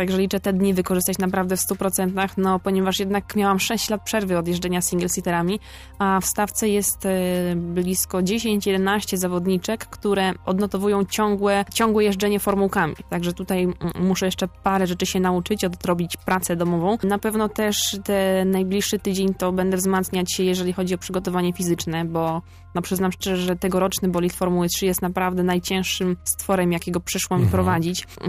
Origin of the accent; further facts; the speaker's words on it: Żyrardów, Masovian Voivodeship, Poland; w Żyrardowie wychowałam się. Chodziłam do tego samego liceum, do którego chodzili moi rodzice.